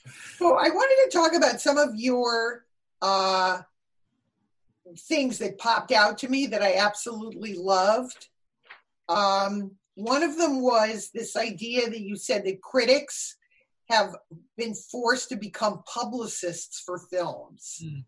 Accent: Connecticut, United States; And we grew up in Connecticut, so it was based on people.

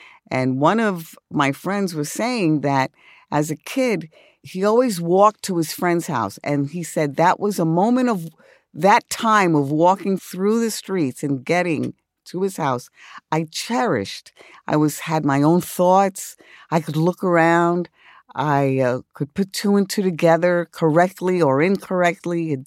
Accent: New York City, New York, United States; I grew up in the South Bronx. I was born in Bellevue Hospital and lived on First Avenue for a very little while and then moved to 3858 Third Avenue when the Third Avenue elevated train was still up

